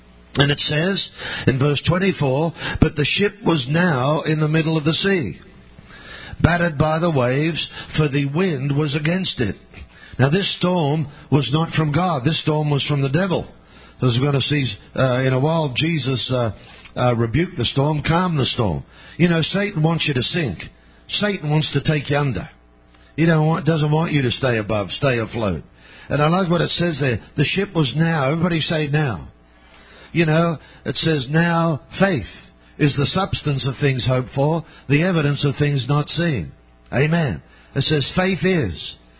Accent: Australia; I'm an Australian. I don't know. I'm just a helpless, simple Australian.

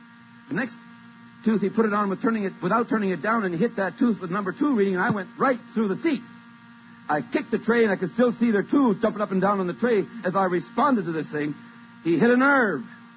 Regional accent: Canada; now in United States; I come from Canada. Originally, I went to Prairie Bible Institute. My parents were on the staff there at the school. So I'm a Canadian, but I'm down here as a missionary to the Americans.

